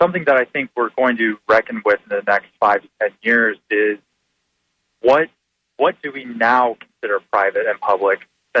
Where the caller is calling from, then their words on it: Lakeland, Florida, United States; Hi, this is … from Lakeland.